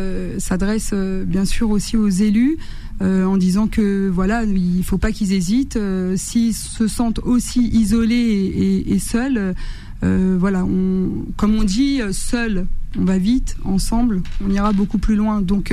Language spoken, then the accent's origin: French; Bondy, Île-de-France, France; je suis née à Bondy, j'ai grandi à Bondy. On y est depuis plus de 70 ans.